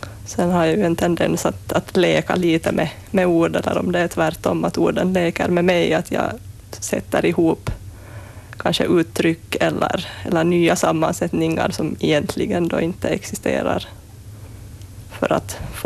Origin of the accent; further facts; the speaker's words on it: Kalvholmen, Ostrobothnia, Finland; Ja, jag kommer från Kalvholmen ursprungligen.